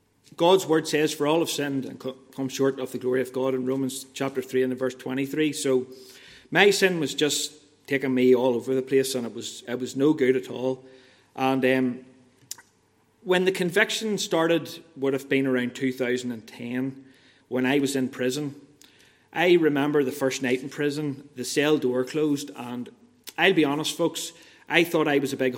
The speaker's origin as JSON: {"language": "English", "town": "Banbridge", "region": "Northern Ireland", "country": "United Kingdom", "tie": "born or raised there", "said": "So that's where I said at the start, I'm from Bonbridge. I grew up in Bonbridge."}